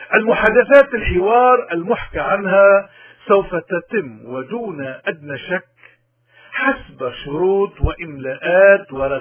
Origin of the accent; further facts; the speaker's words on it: Lebanon; وعدم احترام علمنا ومعرفتنا كلبنانيين